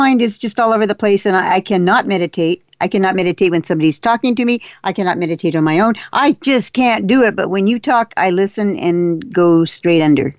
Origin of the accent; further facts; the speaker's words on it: Texas, United States; in the South, I'm from Texas. In the South, the colonel's daughter was supposed to be seen and not heard.